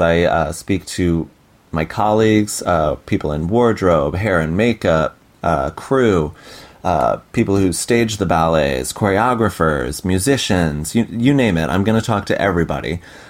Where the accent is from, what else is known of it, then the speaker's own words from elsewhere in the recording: Bridgeport, Connecticut, United States; also born or lived in Fairfield; And I'm from Fairfield, Connecticut. I also grew up in Bridgeport, Connecticut, which is different from Fairfield.